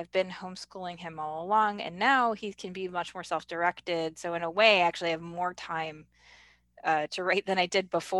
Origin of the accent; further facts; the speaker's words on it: New York, United States; Like, as I grew up in New York State, and my husband grew up in the Chicago area